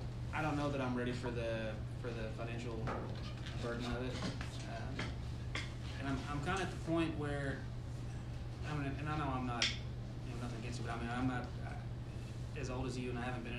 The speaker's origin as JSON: {"language": "English", "town": "Poteau", "region": "Arkansas", "country": "United States", "said": "You know, she's from Memphis, and I'm from Poto, but, you know, all my contacts were in Fort Smith."}